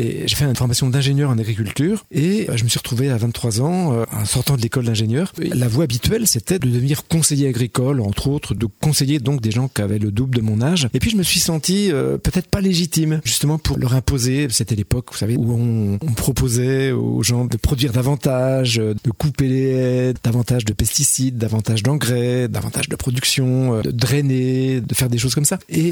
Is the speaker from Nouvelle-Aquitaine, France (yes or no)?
no; Pays de la Loire, France; je suis né en Mayenne, dans un village. Mes parents étaient artisans, menuisiers pour mon père et couturière pour ma mère. Et puis j'ai grandi à la campagne